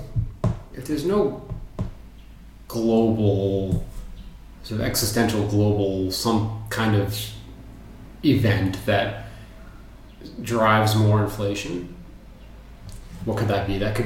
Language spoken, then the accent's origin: English; United States; none of this is coming from a point of pride as an American